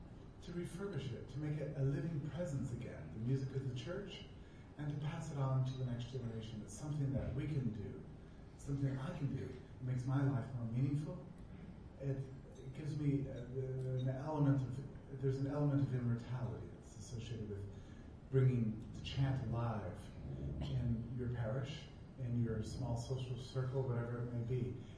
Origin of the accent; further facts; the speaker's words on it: Auburn, Alabama, United States; even though I'm from Auburn, Alabama.